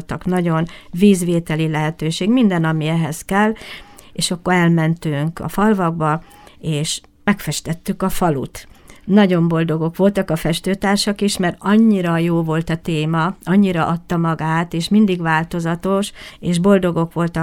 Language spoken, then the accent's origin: Hungarian; Ózd, Borsod-Abaúj-Zemplén, Hungary; mert ugye mi ózdiak vagyunk